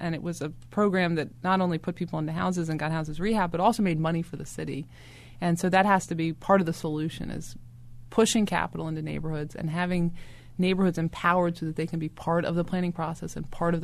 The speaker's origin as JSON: {"language": "English", "region": "Maryland", "country": "United States", "said": "I'm from Better Waverly, and there's definitely the feeling in my neighborhood that they are not part of the planning process"}